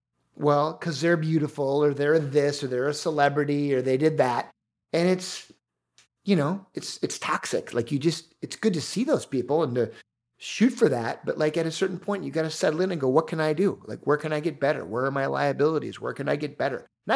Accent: Minnesota, United States; I'm a former wrestler growing up in Southern Minnesota. This is the heart of wrestling country.

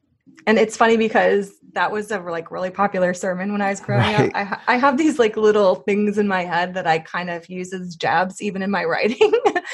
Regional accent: Missouri, United States; But because she's from my home state.

